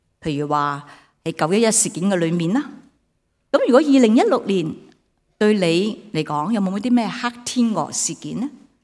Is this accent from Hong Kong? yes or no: yes; Hong Kong; 虽然我们香港人好像又不是跟我们有直接关系，但大家都挺关注，是吧？